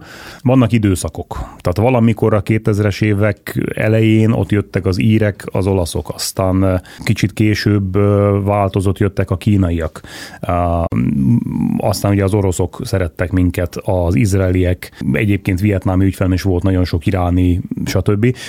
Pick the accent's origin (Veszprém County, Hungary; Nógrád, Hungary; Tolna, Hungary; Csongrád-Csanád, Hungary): Nógrád, Hungary; Salgótarján; Salgótarjáni vagyok én egyébként eredetileg